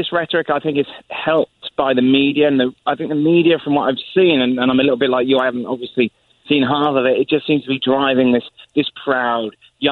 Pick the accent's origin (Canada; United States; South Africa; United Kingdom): United Kingdom; England; because I'm an Englishman, and because I think not only because I'm English